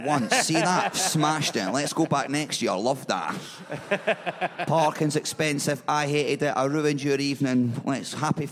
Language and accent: English; Edinburgh, Scotland, United Kingdom; I'm from Edinburgh, yeah.